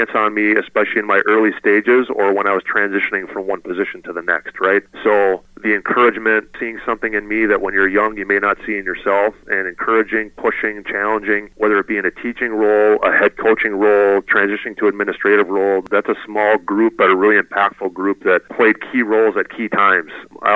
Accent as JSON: {"language": "English", "town": "Hastings", "region": "Minnesota", "country": "United States", "said": "proud to tell people that I'm from Hastings"}